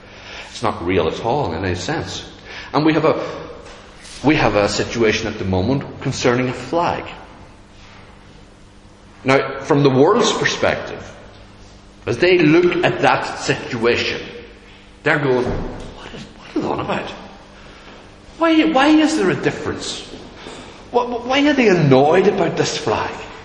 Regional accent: Northern Ireland, United Kingdom; In Northern Ireland here, we have a problem. It's called being Northern Irish, I suppose.

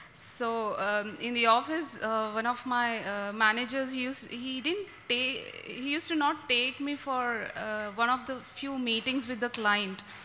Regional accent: Hyderabad, Telangana, India; Hello everyone, I'm from Hyderabad.

